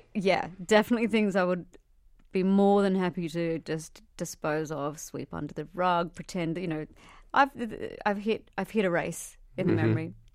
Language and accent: English; Melbourne, Victoria, Australia; We actually did an exhibition in my hometown, Melbourne, at the Performing Arts Museum there.